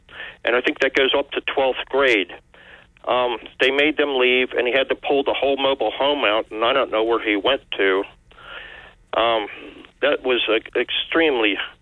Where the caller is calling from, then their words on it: Egg Harbor Township, New Jersey, United States; from Egg Harbor Township.